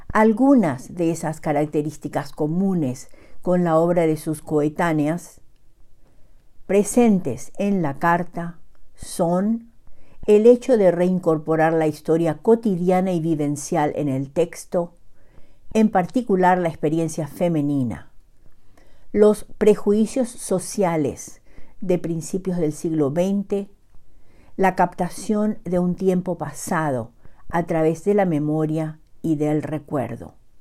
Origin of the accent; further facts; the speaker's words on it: Paraguay; now in Bedford, United States; llego hasta ustedes desde Bedford, Massachusetts, con un nuevo relato de la cosecha narrativa de mi país natal, Xeretamí, Paraguay.